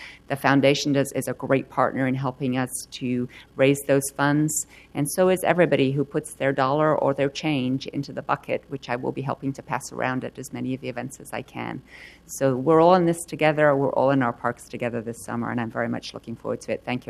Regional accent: England, United Kingdom; accent: American; I learned my American accent watching Star Trek in England, so that's a nice connection that I wasn't aware of.

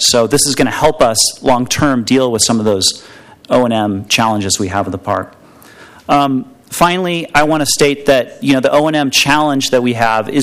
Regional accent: Portland, Oregon, United States; I grew up in Portland, and I grew up playing in Forest Park

